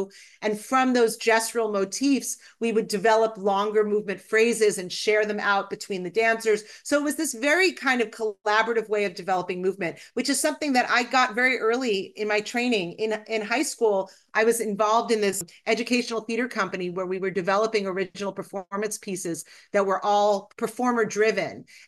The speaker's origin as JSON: {"language": "English", "town": "Brookline", "region": "Massachusetts", "country": "United States", "tie": "born or raised there", "said": "I grew up outside of Boston in Brookline, Mass, and the public school systems had a wonderful arts program, and I had great dance and drama teachers."}